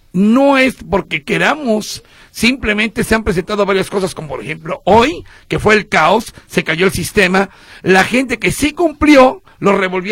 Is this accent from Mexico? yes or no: yes; Mexico; como mexicano.